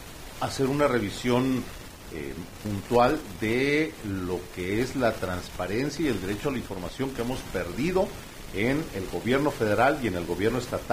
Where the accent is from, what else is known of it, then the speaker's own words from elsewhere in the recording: Mexico; uno de los grandes errores que hemos cometido como sociedad mexicana